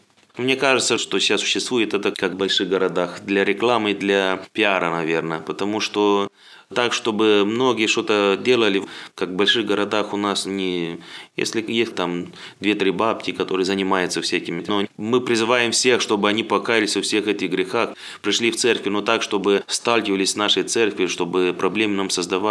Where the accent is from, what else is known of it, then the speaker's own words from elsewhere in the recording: Moldova; Russian is a second language; несмотря на то, что я молдаванин, но, может, трудно акцент вот по-русскому.